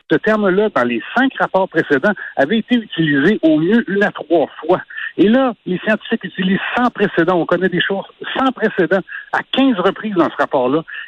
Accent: Canada; autant chez nous au Canada que chez nos voisins américains

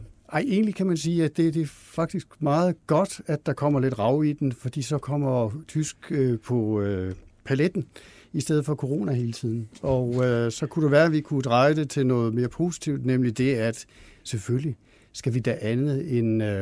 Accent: Sønderborg, Region of Southern Denmark, Denmark; Jeg kommer selv fra Sønderborg

